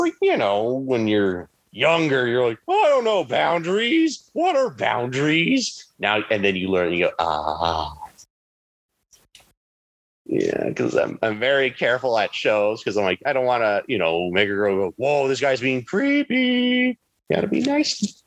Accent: California, United States; also born or lived in Minneapolis / Michigan; I would definitely say grew up in California, early childhood. It was like California. And then a couple years later, we moved to Minneapolis for like 2 years. Then we stuck in Michigan for about 8 years. And then we moved back to Cal.

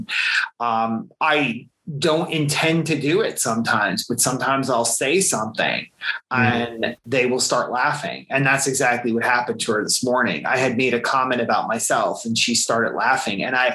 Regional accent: New Jersey, United States; I grew up in central New Jersey. Typically there is an argument in New Jersey as to there is no central.

